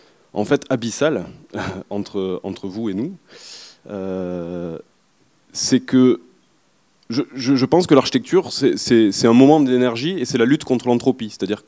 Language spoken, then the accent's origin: French; Toulouse, Occitanie, France; moi, je suis un enfant de la périurbanité. J'ai grandi à Toulouse, qui est la ville du sprawl par excellence, le diffus, etc. Je connais par cœur, parce que j'ai grandi dedans.